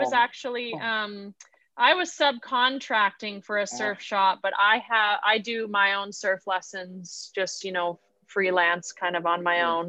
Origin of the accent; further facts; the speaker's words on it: Portland, Oregon, United States; moved away as an adult; now in Oahu, United States; Just turned 35. I'm originally from Portland, Oregon, or a suburb of there. I've been out here on Oahu for about 15 years.